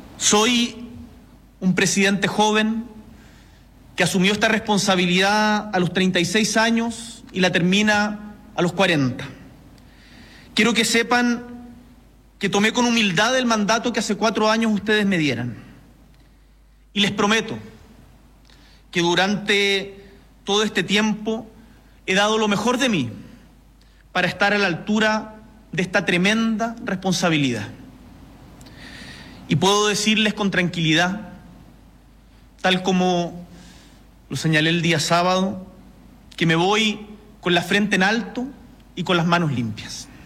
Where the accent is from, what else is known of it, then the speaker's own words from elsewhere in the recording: Chile; nos unió como chilenos